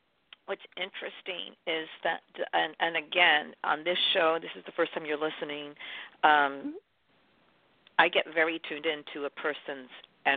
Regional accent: New York City, New York, United States; New York has been such a comfort. It's always been like a friend to me because it's my hometown.

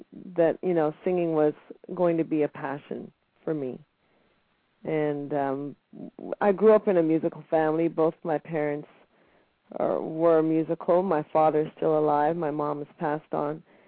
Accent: Jamaica; moved away; Yes. And no, I do not have an accent. I lost my accent probably within the first year of being here because I was fairly young.

